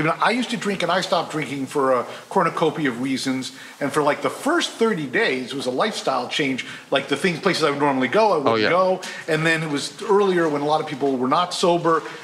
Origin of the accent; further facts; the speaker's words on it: Fairfield, Connecticut, United States; not far from where I grew up in Fairfield, Connecticut.